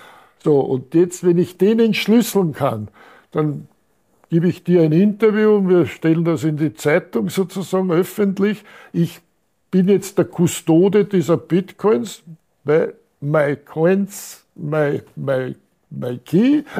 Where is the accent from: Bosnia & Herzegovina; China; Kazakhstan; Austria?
Austria; Also wenn ich da als Österreicher sitze, muss ich in Österreich eine Konzession haben